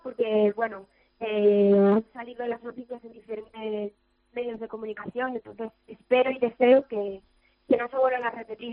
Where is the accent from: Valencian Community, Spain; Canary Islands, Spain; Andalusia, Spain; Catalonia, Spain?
Catalonia, Spain; Sant Boi de Llobregat; Yo soy de San Boi. San Boi de Llobregat es una ciudad acá al lado de Barcelona